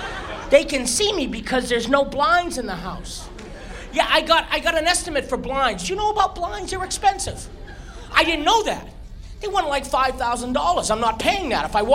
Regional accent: Boston, Massachusetts, United States; I'm originally from Boston, as I said

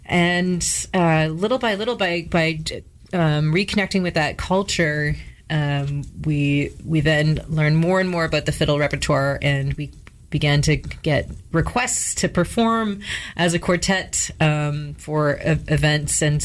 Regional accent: Winnipeg, Manitoba, Canada; I'm originally from Winnipeg, also known as Saint Buddy Fast, also known as Treaty One. I have Red River Métis roots that connect back to Louis Riel's ancestors. And I also have Ukrainian, Belgian, and Franco-Manitoban roots.

